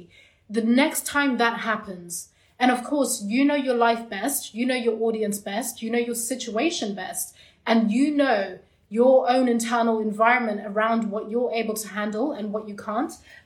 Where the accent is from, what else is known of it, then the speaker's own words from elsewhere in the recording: Zimbabwe; So in some cultures, including my own on some level, I'm from Zimbabwe in Africa